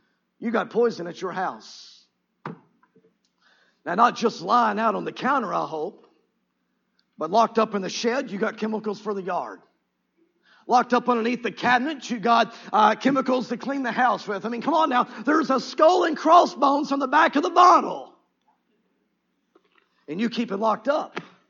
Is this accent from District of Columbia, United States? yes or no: no; Cleburne, Texas, United States; and again, I'm from Cleburne, so you know this to be true.